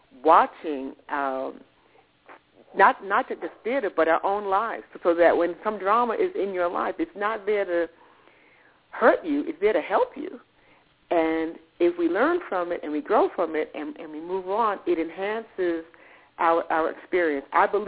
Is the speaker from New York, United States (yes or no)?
yes; New York, United States; I grew up in New York, so my parents took me to plays and all of that.